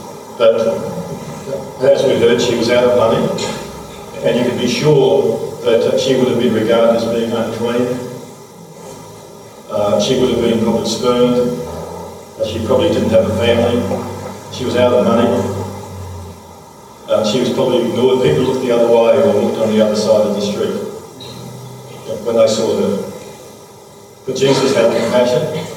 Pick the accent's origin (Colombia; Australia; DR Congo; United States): Australia; Yeah, I come from Australia.